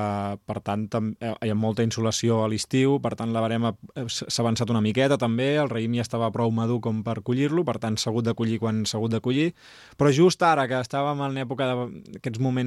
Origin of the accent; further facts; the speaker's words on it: Sant Joan de Mediona, Catalonia, Spain; que jo sóc de Sant Joan de Mediona